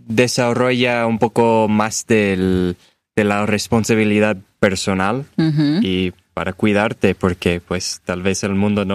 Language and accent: Spanish; United States; Spanish is a second language; Solo yo como gringo, yo lo veo como, ¡wow!